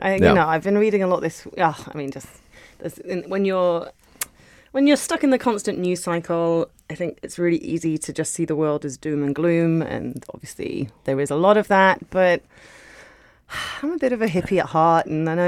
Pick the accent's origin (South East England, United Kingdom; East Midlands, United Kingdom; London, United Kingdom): London, United Kingdom; But I'm from London.